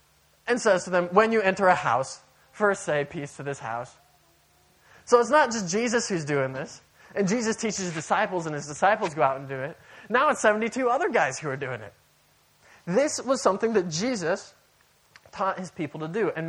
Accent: Amsterdam, North Holland, Netherlands; Yeah, I'm also from Amsterdam.

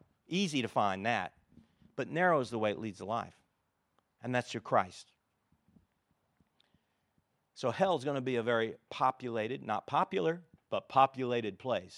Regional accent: United States; because I'm from America, we're the masters of fast food, right, and high cholesterol and other kinds of ugly things.

